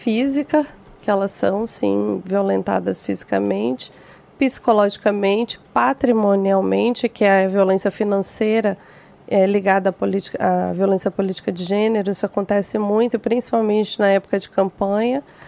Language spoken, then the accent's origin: Portuguese; Alto Garças, Mato Grosso, Brazil; born there; Eu sou de Alto Garças, Mato Grosso. Fui lá só para nascer, porque eu não morei lá, mas minha família é de lá. Minha avó, minha mãe.